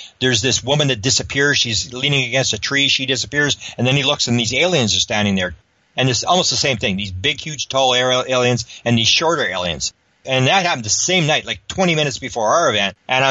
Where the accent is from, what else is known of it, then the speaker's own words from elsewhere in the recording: Canada; I mean, I'm a Canadian.